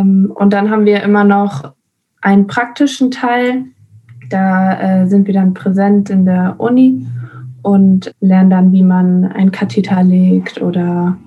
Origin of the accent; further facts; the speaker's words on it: Spain; German is a second language; moved away as an adult; now in Tübingen, Germany; ich komme ja aus Spanien und dort kann man eigentlich Pflege nur studieren.